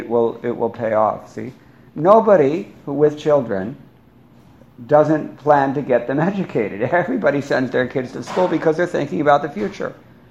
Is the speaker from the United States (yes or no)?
yes; United States; How can I understand it? I'm an American. And I was only a kid when I got these books.